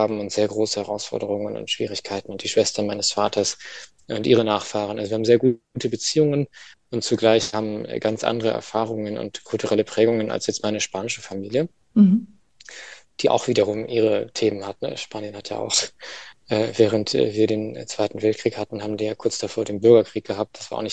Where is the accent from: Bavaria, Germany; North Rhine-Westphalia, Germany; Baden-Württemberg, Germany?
Baden-Württemberg, Germany; Heidelberg; also born or lived in Göttingen; ich bin in zwei Kulturen, also ich bin in Göttingen geboren und in Heidelberg aufgewachsen und habe einen deutschen Nachnamen, den kann in Spanien keiner aussprechen.